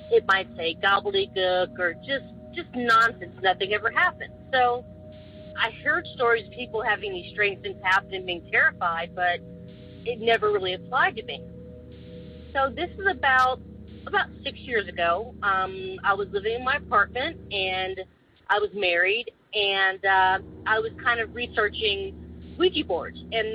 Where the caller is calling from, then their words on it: California, United States; I'm calling from Southern California, and I finally got my courage to call.